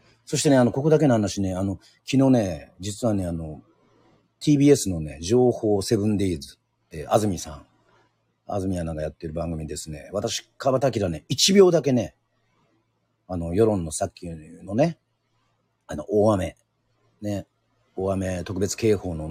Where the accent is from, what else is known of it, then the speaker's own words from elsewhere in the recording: Fukui, Japan; 私、福井県出身です。